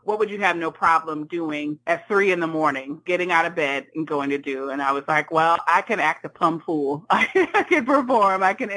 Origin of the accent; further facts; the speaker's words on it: La Marque, Texas, United States; So a few years ago, I was born in a little town called Lamarck, Texas. Actually, it was Texas City, Texas, which was our high school rival, but that's a whole other story. I went to school in Lamarck, Texas